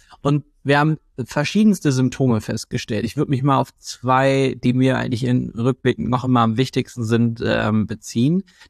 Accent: Germany; außerdem sind wir Deutsche, wir finden eh alles doof.

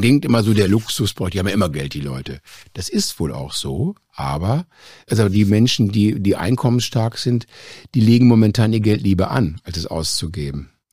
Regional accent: Germany; dass wir natürlich hier in Deutschland für uns als Deutscher eine Riesenchance haben

